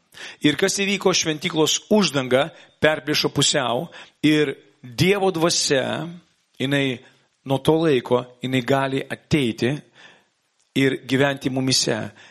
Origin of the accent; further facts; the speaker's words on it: Vilnius, Vilnius County, Lithuania; Žemiškai esu iš Vilniaus.